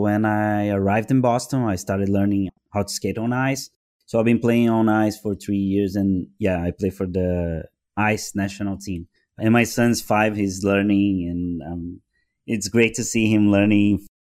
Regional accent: Brazil; in my hometown, it's very meat because it's close to Argentina, so the meat culture

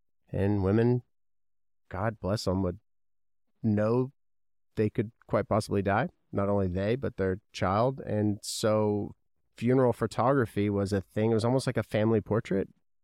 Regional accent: Owensboro, Kentucky, United States; Lexington, Kentucky is only a few hours from my hometown of Owensboro, Kentucky.

